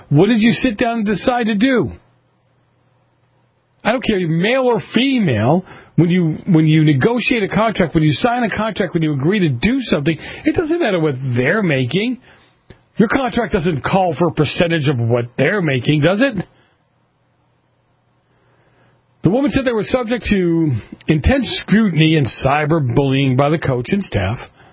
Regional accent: Boston, Massachusetts, United States; But I grew up in Boston, and I won't go naming the different divisions departments

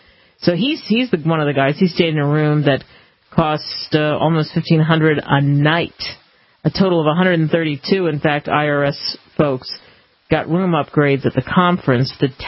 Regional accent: Philadelphia, Pennsylvania, United States; I want to update you on a story in Philadelphia, my hometown.

